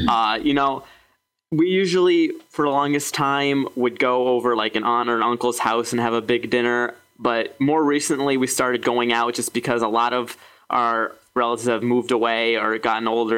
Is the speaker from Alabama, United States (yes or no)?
no; Ohio, United States; I'm from Ohio area, but I visit Baltimore a lot. I have a lot of family there.